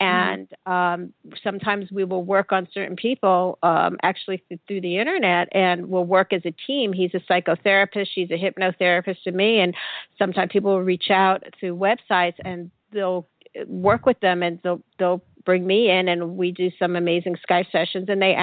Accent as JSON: {"language": "English", "town": "Bronx", "region": "New York", "country": "United States", "moved": "yes", "lives_now": "Florida, United States", "said": "my old neighborhood in New York, I come from the Bronx, a neighborhood called Riverdale, right off the Hudson, on the Hudson River"}